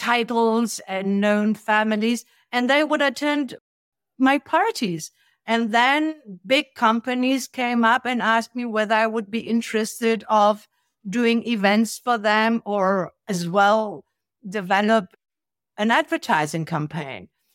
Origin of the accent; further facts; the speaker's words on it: Italy; also born or lived in Germany / Africa; I was raised in Italy and in Africa. I'm German born. I hardly lived there. So by the time I was six, I was speaking three languages pretty well. And I grew up in the Italy of the 70s